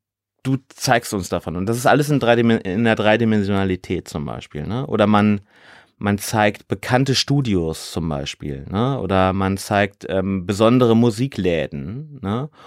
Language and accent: German; North Rhine-Westphalia, Germany; now in Hamburg, Germany; also ich komme ja aus dem Ruhrgebiet, da sagt man Kirmes.